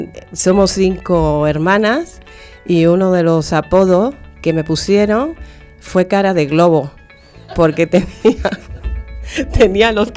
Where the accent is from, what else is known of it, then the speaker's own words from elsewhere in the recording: Cuba; now in Spain; Mi viaje más lejano ha sido a Turquía, sí, pero de aquí a España o desde que salí de Cuba, porque entonces sería España.